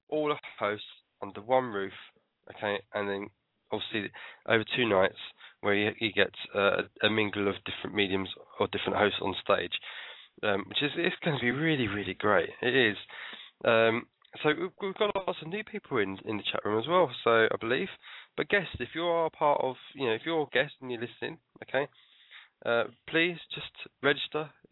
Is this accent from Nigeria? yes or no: no; London, United Kingdom; he's Welsh and I'm English, and I'm from London.